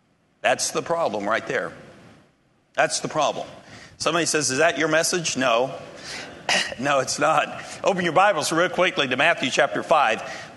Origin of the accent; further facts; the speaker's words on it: Germany; I grew up in Germany, 5 years old, went to German schools.